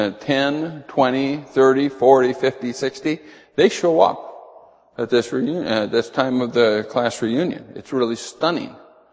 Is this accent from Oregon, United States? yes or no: no; Edgeley, North Dakota, United States; I grew up in Edgeley, North Dakota, and one thing that Edgeley has done, it's a little town